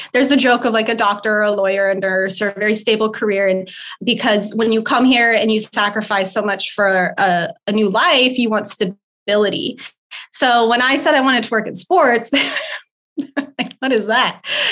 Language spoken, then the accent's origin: English; Idaho, United States; also born or lived in New Orleans; I grew up in Idaho. So we moved to Idaho when I was a baby. So I didn't spend much. My brother had got to have his childhood in New Orleans.